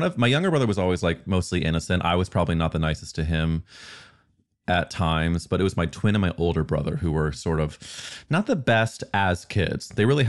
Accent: Midwest, United States; Mine was very much like there were no out people growing up in the Midwest.

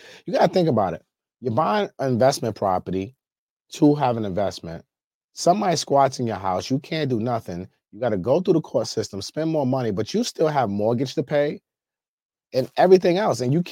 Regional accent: New York City, New York, United States; Like, as someone who is born and raised in New York City, like, this is absolutely ridiculous.

